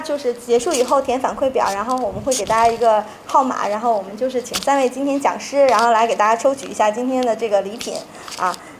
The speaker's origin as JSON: {"language": "Chinese", "region": "Beijing", "country": "China", "said": "那我是从北京过来的，"}